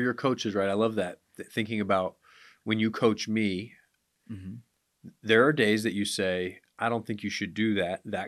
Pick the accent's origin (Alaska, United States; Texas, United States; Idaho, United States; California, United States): Alaska, United States; And I grew up in Alaska. It took like 4 minutes for the water to warm up.